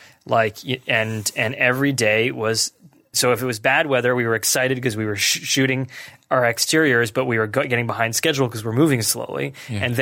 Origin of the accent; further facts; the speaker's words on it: United States; because it was a genre film, and because I'm American, sort of Hollywood saw